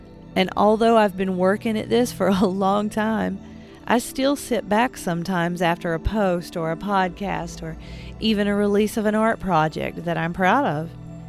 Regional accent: Appalachia, United States; I'm an Appalachian artist and nature-based muse.

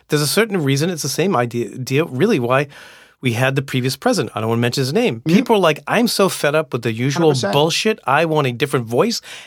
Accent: New York, United States; I'm a New Yorker.

